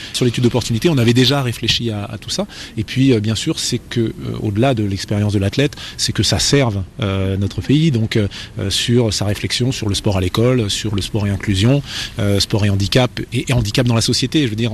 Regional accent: United States; Je viens du fin fond des États-Unis

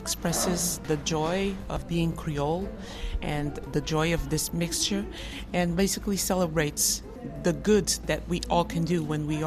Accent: Portugal; born or raised there; also born or lived in Europe

